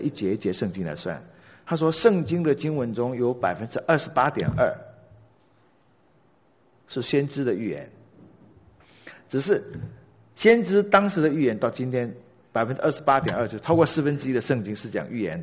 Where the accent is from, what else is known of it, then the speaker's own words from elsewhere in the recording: China; 我们中国人都很相信算命的，算命是什么？就是预测未来嘛。